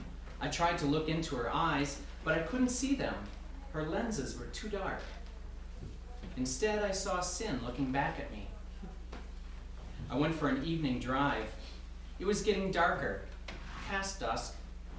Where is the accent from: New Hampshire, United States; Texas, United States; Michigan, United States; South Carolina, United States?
Michigan, United States; Marquette; this is my first time at Holden. I'm from Marquette, Michigan.